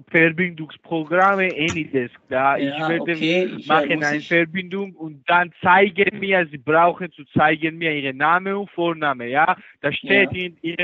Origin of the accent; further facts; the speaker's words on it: Slovakia; German is a second language; Ich bin Slowakia. Mein Vater war Deutsch.